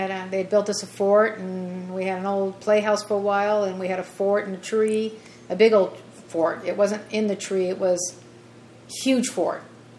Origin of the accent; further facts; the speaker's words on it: Simi Valley, California, United States; also born or lived in Ventura; I was born in Ventura. I lived there till the age of 4. That was on Maple Street. Then we moved to Simi Valley. Lived on Wallace. Then we moved over to Drake Drive, where we lived a couple years.